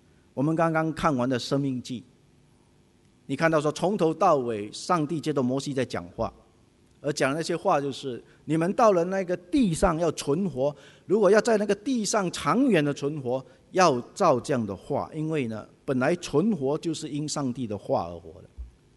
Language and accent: Chinese; Singapore; 我们新加坡人都到处去旅行，